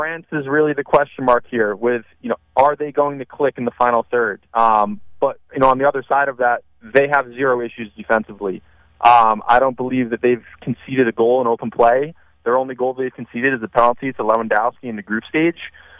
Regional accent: New York, United States; I'm from New York, so I love to share my opinion naturally.

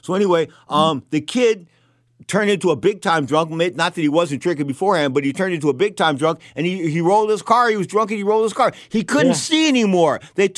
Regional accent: San Francisco, California, United States; He's like, "Where are you from … " "San Francisco."

